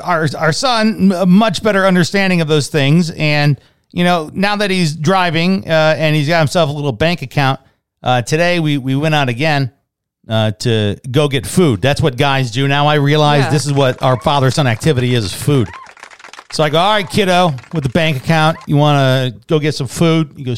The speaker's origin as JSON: {"language": "English", "town": "Chicago", "region": "Illinois", "country": "United States", "tie": "born or raised there", "said": "And maybe it's because I grew up in Chicago, Crook County, where everything is taxed."}